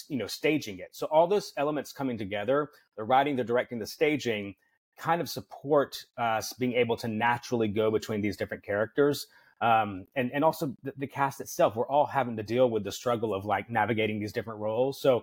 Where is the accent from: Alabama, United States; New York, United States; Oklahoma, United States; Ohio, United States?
Alabama, United States; Decatur; who's from my hometown of Decatur, Alabama as well.